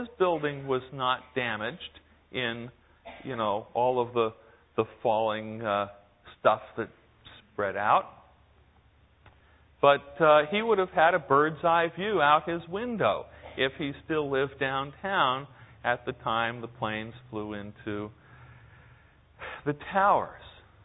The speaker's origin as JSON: {"language": "English", "region": "New York", "country": "United States", "said": "I'm a New Yorker. You don't have to tell me."}